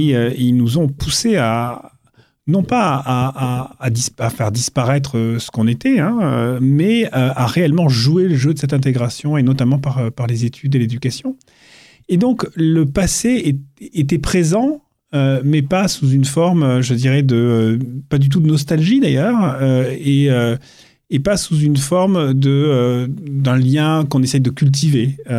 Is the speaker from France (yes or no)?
yes; Marseille, Provence-Alpes-Côte d'Azur, France; born there; Moi, je suis né à Marseille, comme vous l'avez dit.